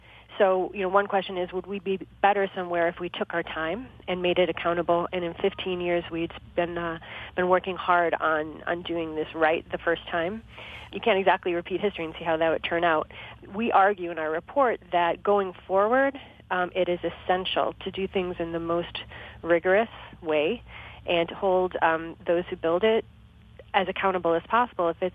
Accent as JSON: {"language": "English", "region": "Michigan", "country": "United States", "said": "Yeah, well, I'm from Michigan, and I've seen how hard it is to be unemployed"}